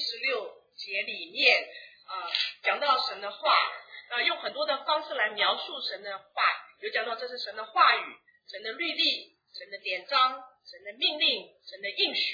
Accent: China; 那就像我们中国人，我们的诗当有我们的文法

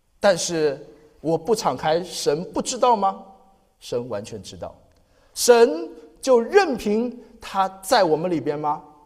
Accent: China; 或者说跟我们中国人常用的一个成语说塞翁失马焉知非福

